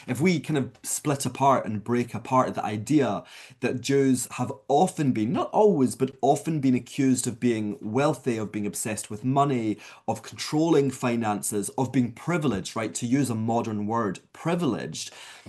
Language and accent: English; Glasgow, Scotland, United Kingdom; I knew that growing up in Glasgow, I was a minority.